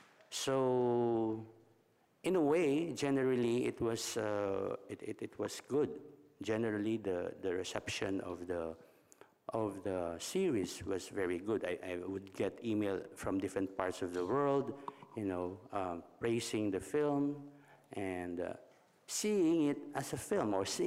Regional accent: Philippines; as a Filipino and as a Filipino filmmaker, I would love my film to have a better and good reception in the Philippines, because this is about the Filipino people and the situation in our country.

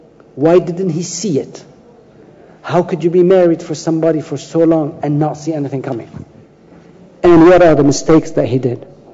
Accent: Beirut, Beirut Governorate, Lebanon; moved away as an adult; We grew up in Lebanon under a lot of occupation by the Israelis. I was 19 years old when I left Beirut.

